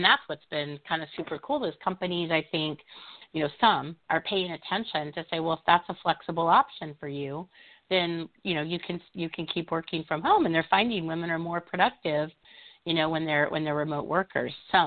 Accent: Midwest, United States; my growing up was ridiculous, but I'm from the Midwest and it was always work hard, you know, stay loyal.

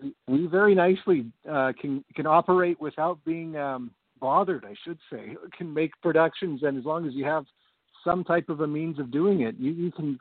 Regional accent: Canada; I'm from Canada? I'm up in Vancouver, BC, which is in Canada, just over the border there.

